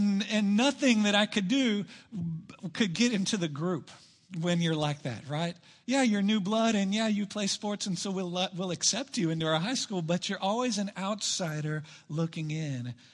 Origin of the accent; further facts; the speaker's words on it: Austin, Texas, United States; also born or lived in Burnet; freshman year in high school, I moved from North Austin, Westwood High School, to Burnett, Texas.